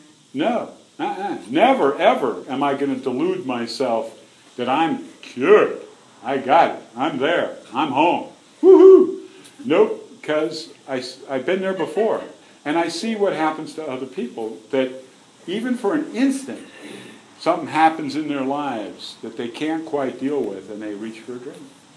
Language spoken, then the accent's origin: English; San Francisco, California, United States; Sorry, I'm from San Francisco, so I'm allowed.